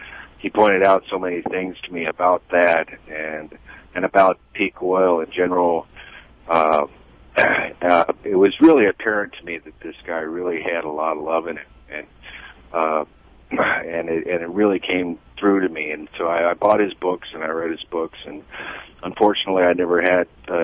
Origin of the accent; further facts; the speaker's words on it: Madison, Wisconsin, United States; I'm from Madison, Wisconsin.